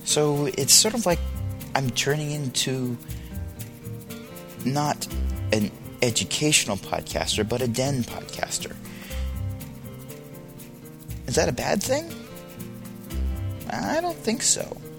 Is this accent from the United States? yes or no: yes; Pennsylvania, United States; I'm from Pennsylvania, so it'll be nice to go back to my home state, although I didn't grow up anywhere near Valley Forge.